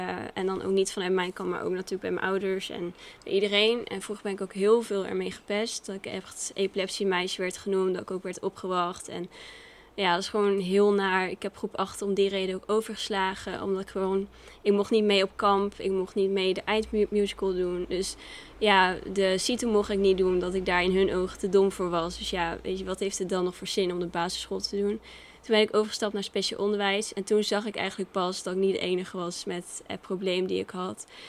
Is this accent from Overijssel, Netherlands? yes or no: no; Giesbeek, Gelderland, Netherlands; Ik ben opgegroeid in een heel warm huis bij mijn ouders thuis in Giesbeek, in het dorp.